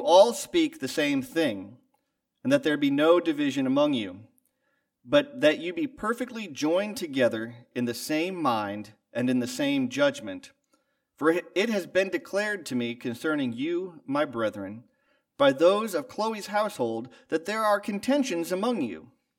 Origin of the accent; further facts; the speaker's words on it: Ohio, United States; I grew up in Northern Ohio. I grew up in Northern Ohio.